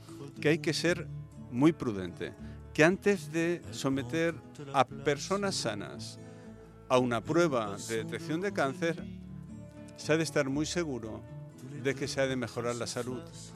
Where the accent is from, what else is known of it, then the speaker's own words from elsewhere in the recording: Balearic Islands, Spain; El Gobierno de Baleares, en este caso mi tierra de origen